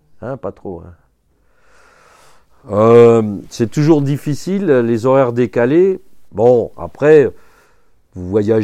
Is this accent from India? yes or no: yes; Kolkata, West Bengal, India; French is a second language; moi je suis originaire de l'Inde, de Calcutta, donc c'est le Bengale, c'est pas le Bangladesh, parce que le Bangladesh, il est maintenant indépendant, c'est un nouveau pays. Mais je parle la même langue